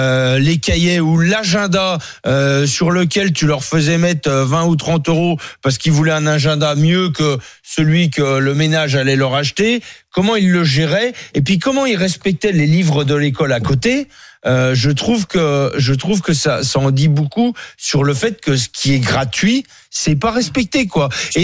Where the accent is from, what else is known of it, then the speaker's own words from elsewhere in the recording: Paray-le-Monial, Bourgogne-Franche-Comté, France; born there; Je suis né à Paray-le-Monial.